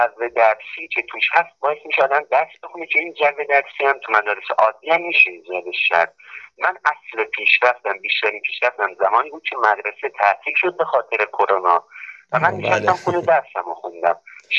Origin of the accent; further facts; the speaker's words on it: Parsabad, Ardabil Province, Iran; شهر پارساباد.